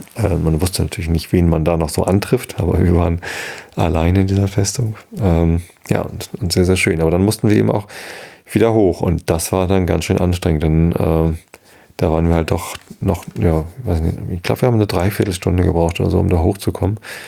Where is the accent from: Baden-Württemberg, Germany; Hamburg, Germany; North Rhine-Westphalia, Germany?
Hamburg, Germany; In meiner Heimatstadt hat der G20-Gipfel stattgefunden